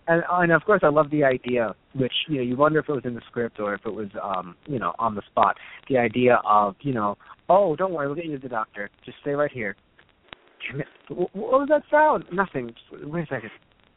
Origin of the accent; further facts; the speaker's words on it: Canada; yeah, I'm Canadian